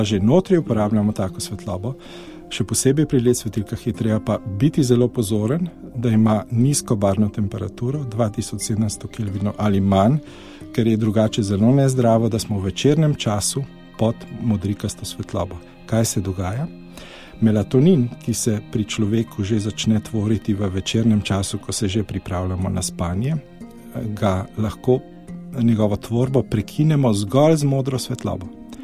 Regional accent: Ljubljana, Central Slovenia, Slovenia; Jaz sem iz Ljubljane in lahko vam povem, da so se krasno videle zvezde pred nekaj desetletji, pred mojim domom, ne? Praktično izpred mesta Ljubljane, ne?

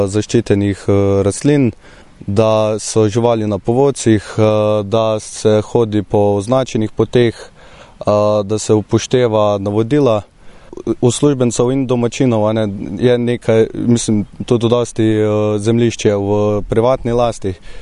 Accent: Solčava, Savinja, Slovenia; jaz sem iz Solčave, to je vas pred Logarsko.

